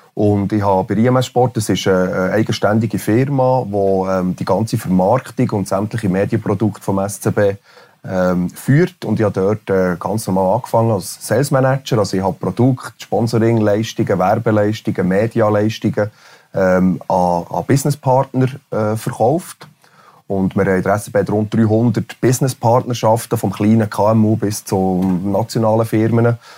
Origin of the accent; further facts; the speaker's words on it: Interlaken, Bern, Switzerland; ich bin schön behütet im Berner Oberland aufgewachsen, in Interlaken.